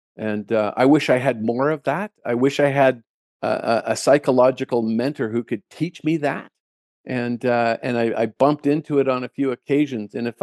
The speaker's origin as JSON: {"language": "English", "country": "Canada", "said": "It's in my country. It's the Canadian Amateur. I'm the Canadian, and I'm not going to allow him to win."}